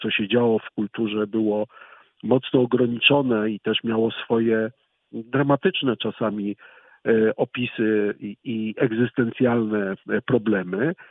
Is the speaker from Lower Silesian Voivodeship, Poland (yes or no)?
yes; Wrocław, Lower Silesian Voivodeship, Poland; bo jestem wrocławianinem, rocznik 65., więc parę rzeczy już we Wrocławiu widziałem